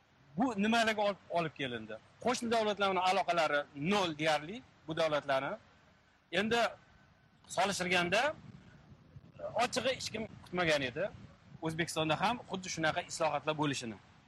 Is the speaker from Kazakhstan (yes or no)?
yes; Kazakhstan; masalan, men o'zim Qozog'istonlikman. Tez-tez Qozog'istonga borib turaman